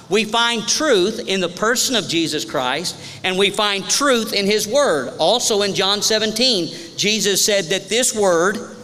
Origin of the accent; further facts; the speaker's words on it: Kentucky, United States; Born and raised in Northern Kentucky, a resident of Clark County for half of my life, 27 years.